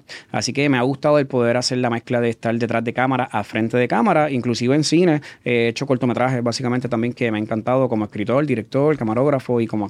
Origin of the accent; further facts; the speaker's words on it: Levittown, Puerto Rico; also born or lived in Dorado; Yo me crié en Levittown, Toa Baja. Pero sí natural de Dorado, Vega Alta y Vega Baja.